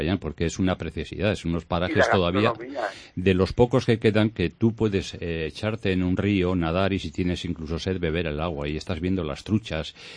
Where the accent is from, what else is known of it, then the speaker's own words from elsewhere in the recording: Basque Country, Spain; Él es un extremeño que vive allí y yo soy un vasco que vivo aquí.